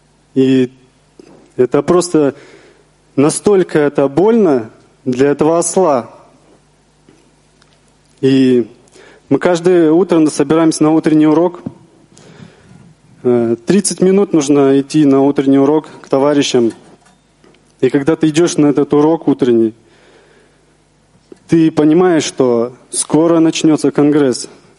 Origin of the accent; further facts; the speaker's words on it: Shchuchinsk, Akmola Region, Kazakhstan; из Щучинска